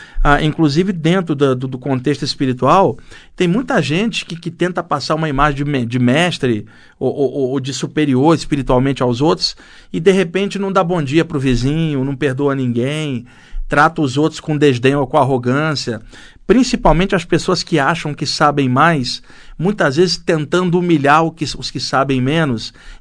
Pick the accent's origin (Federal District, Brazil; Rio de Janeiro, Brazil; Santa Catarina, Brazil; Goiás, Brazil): Rio de Janeiro, Brazil; born there; moved away as an adult; now in São Paulo, Brazil; Eu nasci lá no Rio de Janeiro, vim para cá, para São Paulo já adulto